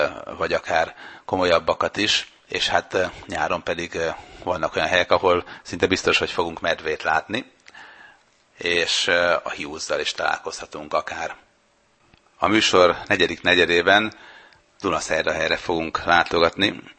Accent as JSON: {"language": "Hungarian", "town": "Sopron", "region": "Győr-Moson-Sopron", "country": "Hungary", "tie": "born there", "said": "Én ugye Sopronban születtem"}